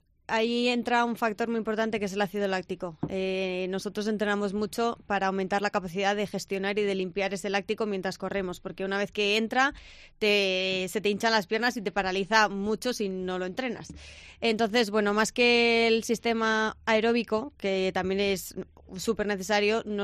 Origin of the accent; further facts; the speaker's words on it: Madrid, Community of Madrid, Spain; also born or lived in Las Palmas; now in Valladolid, Spain; soy un poco de toda España, tengo nombre y apellido vasco, pero nací en Las Palmas y siempre he vivido en Madrid. Llevo más de 6 años entrenando en Valladolid, me vine aquí por mi entrenador Uriel Reguero